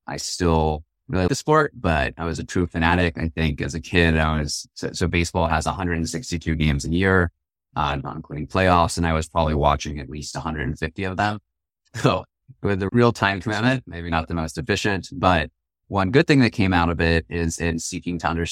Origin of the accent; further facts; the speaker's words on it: Marin County, California, United States; I grew up in Marin County. That's across the Golden Gate Bridge. It's a beautiful place to grow up.